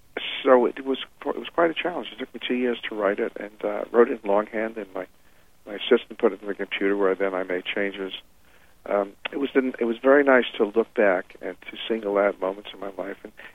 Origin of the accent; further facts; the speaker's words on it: Bronx, New York, United States; living in the same apartment house that I grew up in the Bronx